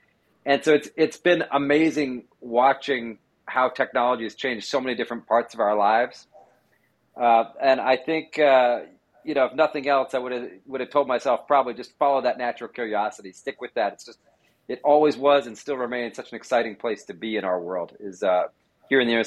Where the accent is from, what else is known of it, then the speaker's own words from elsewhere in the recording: San Diego, California, United States; now in Bay Area, United States; Gosh, I'm a California boy. I grew up in San Diego